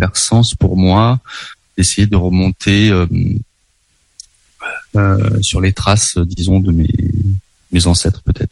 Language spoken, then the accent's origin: French; Auvergne-Rhône-Alpes, France; now in Lyon, France; Moi j'ai grandi en Auvergne, donc c'est la musique de ma région géographique, disons. Après je me suis déplacé à Lyon quelques années plus tard, je vis encore en région lyonnaise.